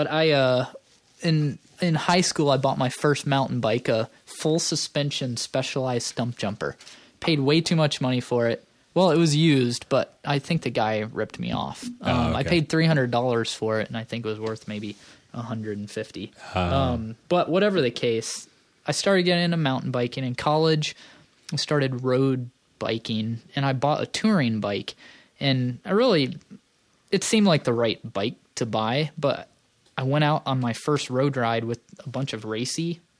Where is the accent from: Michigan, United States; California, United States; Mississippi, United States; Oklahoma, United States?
Michigan, United States; Flint; I can remember I grew up in Flint, Michigan.